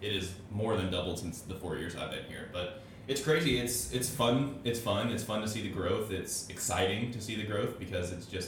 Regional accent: Houston, Texas, United States; moved away as an adult; now in Austin, United States; I grew up and lived in Houston, Texas for 18 years until I went to college here in Austin.

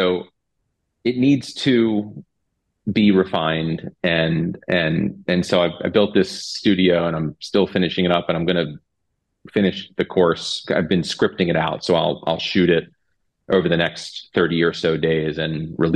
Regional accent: Maryland, United States; I'm from Maryland, so we're known for crab cakes, like a delicious Maryland food

